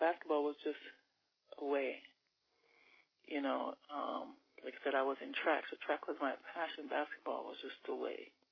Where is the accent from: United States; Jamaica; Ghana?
Jamaica; I thought, you know, I was from Jamaica.